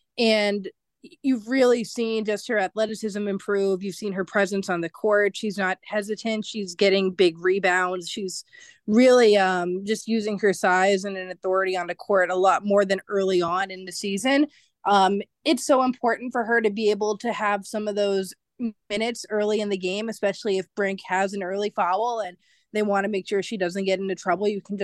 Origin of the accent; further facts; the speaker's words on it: East Coast, United States; Yeah, it's funny because so I'm from the East Coast and now I just keep telling people, oh, East Coast bias is a real thing